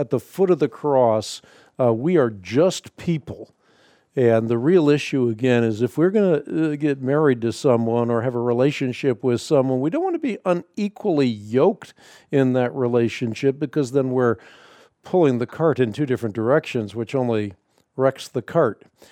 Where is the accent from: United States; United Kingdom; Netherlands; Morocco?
Netherlands; I'm Dutch. I was born in Holland